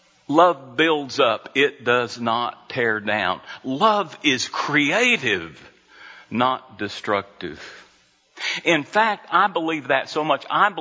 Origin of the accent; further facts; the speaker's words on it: Lubbock, Texas, United States; But I'm from Lubbock.